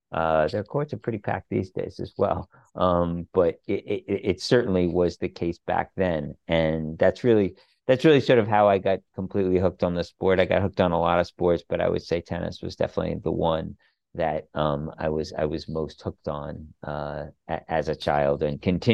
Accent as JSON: {"language": "English", "region": "New York", "country": "United States", "tie": "born or raised there", "said": "growing up in the New York area at that time."}